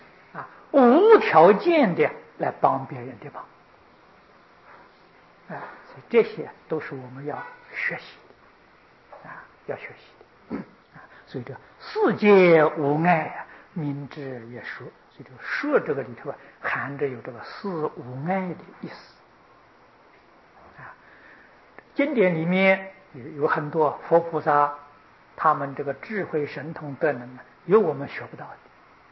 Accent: China; 在讲台上，我们中国人听呢，他讲我们中国话，还讲我们家乡土话啊。

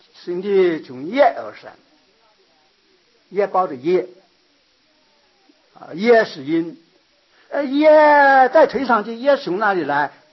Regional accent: China; 那么因为他这个印度的情同我们中国啊不太同，我们中国人呢、啊、要辩论呢

